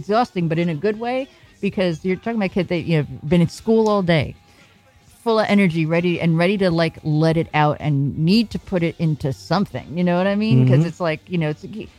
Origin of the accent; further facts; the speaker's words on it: Brooklyn, New York, United States; because I remember growing up in Brooklyn